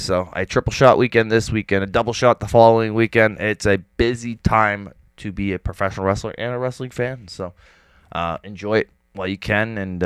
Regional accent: Hamilton, Ontario, Canada; right here in my hometown, Hamilton, Ontario. My home promotion.

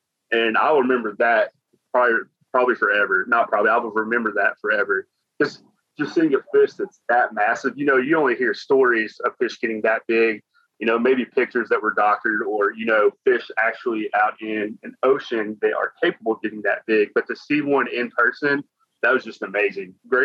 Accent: Arkansas, United States; And I would eventually love to retire here. One, because I'm in my home state.

